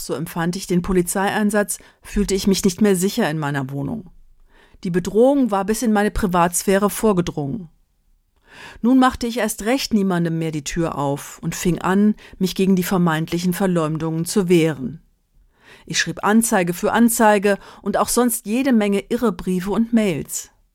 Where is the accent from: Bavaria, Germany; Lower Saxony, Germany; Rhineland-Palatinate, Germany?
Rhineland-Palatinate, Germany; Einige Male habe ich jetzt meine Eltern in dem Dorf in Rheinhessen besucht, wo ich aufgewachsen bin.